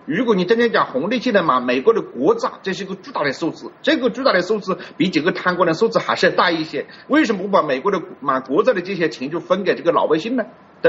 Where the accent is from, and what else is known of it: China